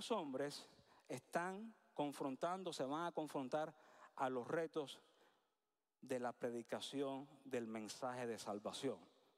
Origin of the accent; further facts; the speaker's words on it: Cuba; moved away; yo y mi familia tomamos la decisión de venir a este país. Como cubanos